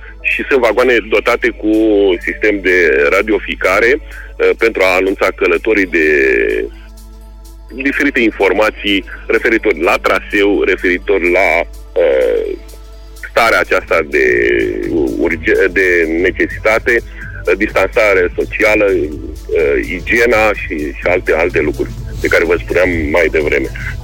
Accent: Moldavia, Romania; eu ca moldovean m-am gândit în primul rând și la zona de unde sunt

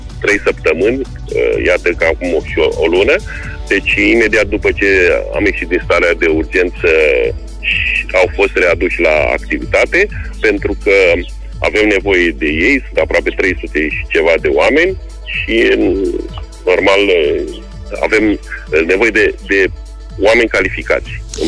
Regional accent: Moldavia, Romania; eu ca moldovean m-am gândit în primul rând și la zona de unde sunt

